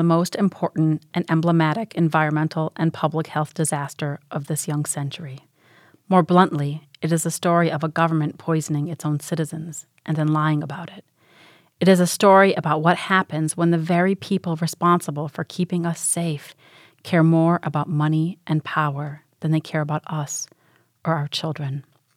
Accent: Sheffield, Yorkshire and the Humber, United Kingdom; born there; So I was born in the UK. I was born in Sheffield, England. My father was studying there.

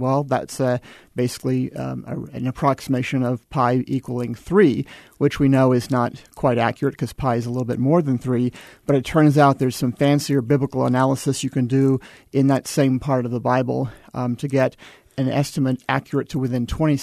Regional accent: Houston, Texas, United States; also born or lived in Georgia / Colorado; now in El Paso, United States; I grew up in Houston. I've also taught in Georgia and in Colorado.

